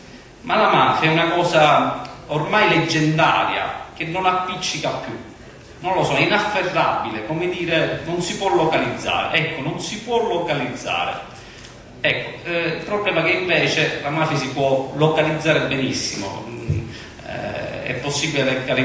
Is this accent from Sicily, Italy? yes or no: yes; Sicily, Italy; per il fatto che siamo siciliani